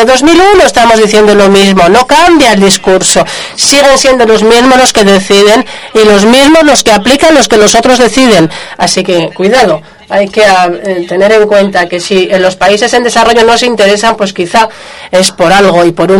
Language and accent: Spanish; Senegal; de Senegal.